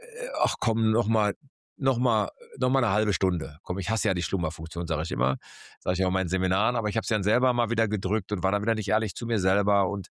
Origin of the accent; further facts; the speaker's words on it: Essen, North Rhine-Westphalia, Germany; um es auf Deutsch mal zu sagen als Essener Junge